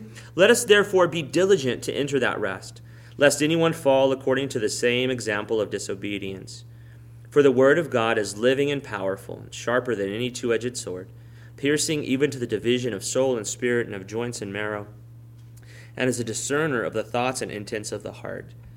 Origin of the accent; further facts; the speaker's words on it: Texas, United States; When I was growing up in South Texas during the 80s, there was still such a thing as rest.